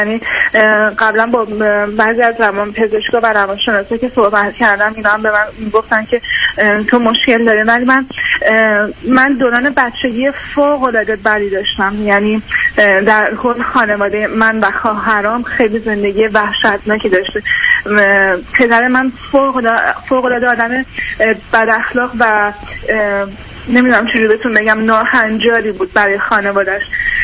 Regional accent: Iran; من 31 سالمه. حدود یک ساله که از ایران اومدم، ازدواج کردم، اومدم از ایران.

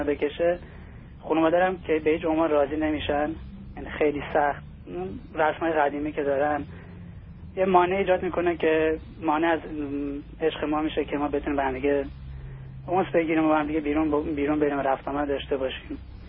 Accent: Iran; moved away; من تا 3 سال پیش از ایران اومدم بیرون و در اون موقعی که در ایران بودم با هم دیگه رابطه می‌رفتم می‌دیدم در مدرسه

